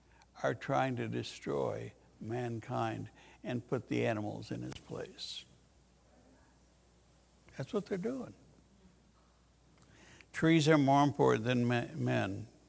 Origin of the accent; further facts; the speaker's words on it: United States; I like living. I like being an American. I like living in America.